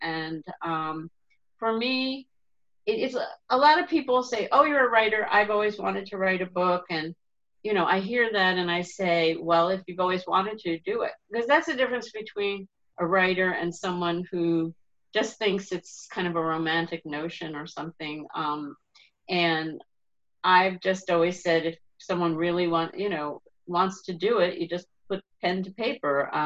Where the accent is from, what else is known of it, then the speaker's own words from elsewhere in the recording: New Jersey, United States; That was my way of dealing with whatever was happening in my life since I grew up in New Jersey.